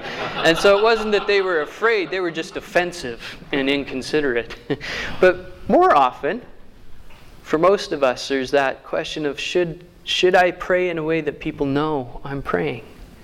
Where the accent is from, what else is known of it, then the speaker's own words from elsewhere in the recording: Alberta, Canada; I am from Alberta.